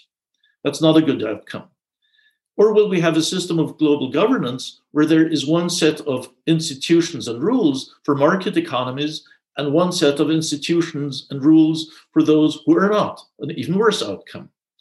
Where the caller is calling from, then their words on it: Austria; I'm speaking from Austria.